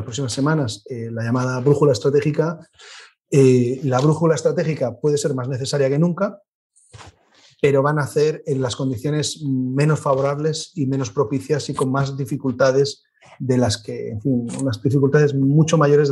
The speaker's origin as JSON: {"language": "Spanish", "country": "Spain", "said": "desde luego, siendo español y en clave española"}